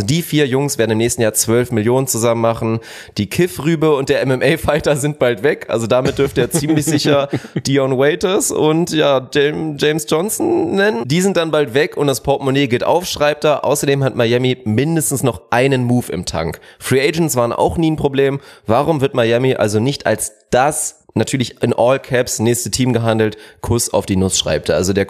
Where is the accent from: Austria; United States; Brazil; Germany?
Germany; Lüneburg, Lower Saxony; Ich bin auch in Lüneburg geboren, hab da lange Fußball gespielt und komme aus der Gegend.